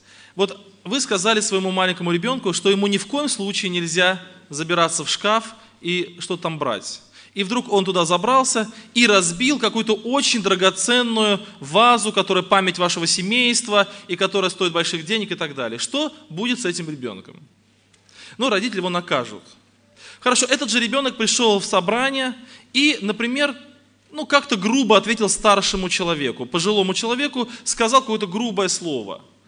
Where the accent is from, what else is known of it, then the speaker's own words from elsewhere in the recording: Yeysk, Krasnodar Krai, Russia; я из Краснодарского края, город Ейск. Это на берегу Азовского моря, есть такой небольшой городок, очень хороший, кстати.